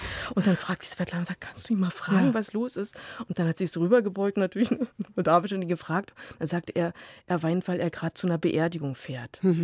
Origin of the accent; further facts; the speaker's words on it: Berlin, Germany; wo kommen Sie her? Und ich so, aus Berlin? Ostberlin?